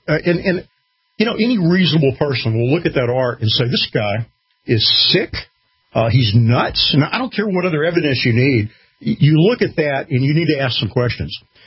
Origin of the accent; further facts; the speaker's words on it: United States; I'm an American. I'm not a subject. I'm a citizen.